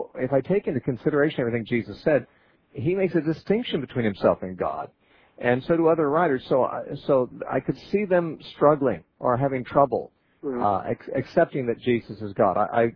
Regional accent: Santa Cruz, California, United States; All right, we're going to talk next to James, who's calling us from Santa Cruz, California, my hometown.

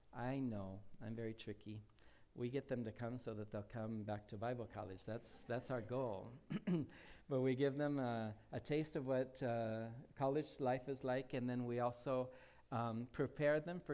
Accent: United States; When I went to Peru as an American pastor, as a missionary

